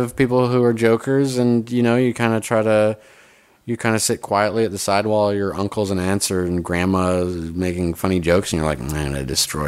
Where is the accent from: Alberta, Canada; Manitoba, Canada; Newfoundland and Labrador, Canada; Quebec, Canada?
Alberta, Canada; Fort McMurray; I grew up in northern Alberta, a town called Fort McMurray, which is the place where the Keystone Pipeline is happening.